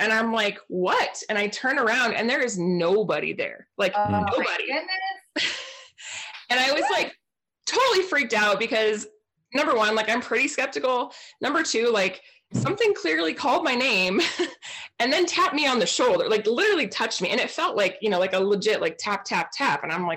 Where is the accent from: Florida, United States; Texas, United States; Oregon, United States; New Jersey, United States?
Oregon, United States; Portland; And me, like, I grew up in Portland, Oregon. So like, we don't have that there.